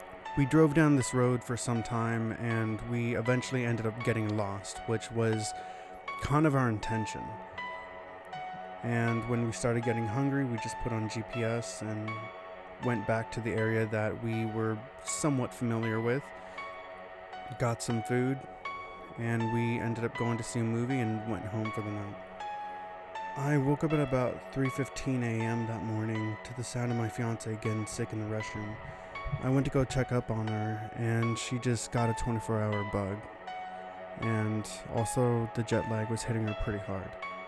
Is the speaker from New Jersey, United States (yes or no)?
no; Virginia, United States; I would tell her just countless stories of what it was like growing up in Virginia in a little small town, and how it was pretty much like a Hallmark Channel original movie.